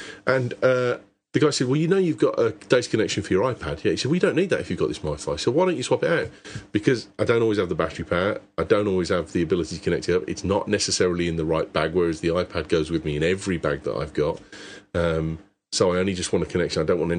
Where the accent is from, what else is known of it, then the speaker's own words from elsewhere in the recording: United Kingdom; Oh, God, I love being British.